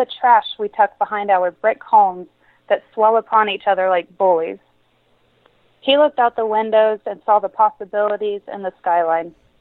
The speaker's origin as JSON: {"language": "English", "region": "Florida", "country": "United States", "said": "We're from Florida."}